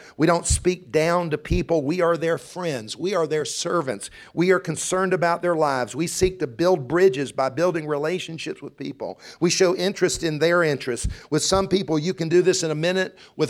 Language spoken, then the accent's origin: English; Columbia, South Carolina, United States; now in Greenville, United States; I said, I grew up in Columbia.